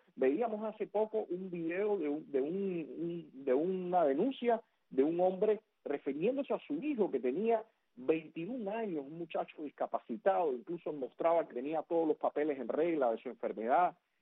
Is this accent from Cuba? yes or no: yes; Cuba; somos nosotros los cubanos